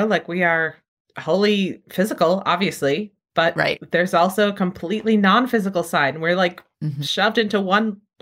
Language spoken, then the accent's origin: English; New England, United States; I'm sitting here at home using Dunkin' Donuts brand coffee because I'm from New England and it tastes like home to me.